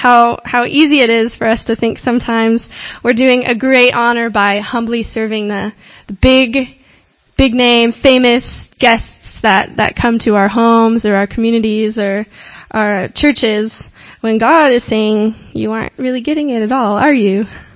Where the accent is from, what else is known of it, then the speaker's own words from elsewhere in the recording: Pendleton, Oregon, United States; I'm from Oregon, Pendleton, Oregon.